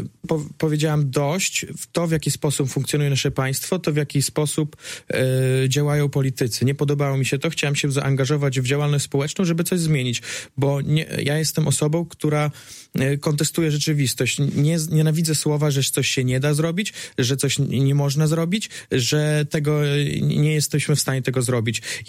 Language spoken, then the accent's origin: Polish; Augustów, Podlaskie Voivodeship, Poland; now in Białystok, Poland; wychowałem się w Augustowie, obecnie mieszkam w Białymstoku.